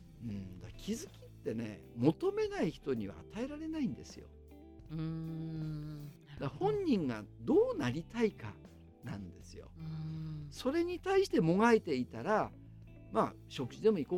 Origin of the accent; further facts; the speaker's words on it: Hakodate, Hokkaido, Japan; 北海道出身なんで、あの味噌ラーメンも美味しいんですけど、やっぱ函館は塩ラーメンが美味しいんで、